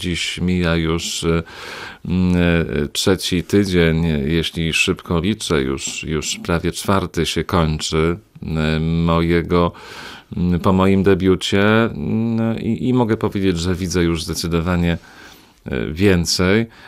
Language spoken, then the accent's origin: Polish; Lublin, Lublin Voivodeship, Poland; No ale jako lublinianin niewątpliwie także chciałbym i widzę tutaj pewną przestrzeń do promocji Lublina